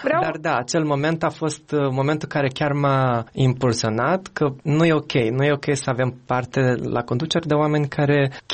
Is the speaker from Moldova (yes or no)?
yes; Chișinău, Moldova; moved away; în 2010 am plecat din Chișinău, trăind acolo. Oricum, eu am fost foarte atașat de țară, în primul rând pentru că familia mea este aici.